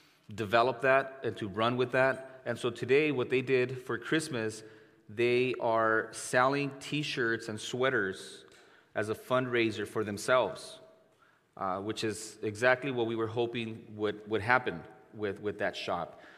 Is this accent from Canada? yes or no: no; Mexico; now in United States; I grew up in Mexico